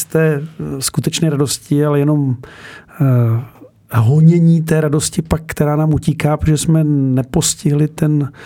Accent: Krkonoše, Czechia; Odmala lyžuji, protože jsem se narodil v Podkrkonoši a vlastně pocházím z Krkonoš.

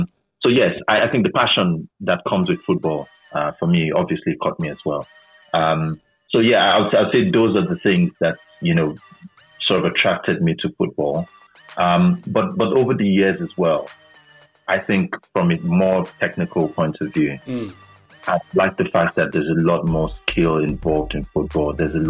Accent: Nigeria; growing up in Nigeria, football was the most popular

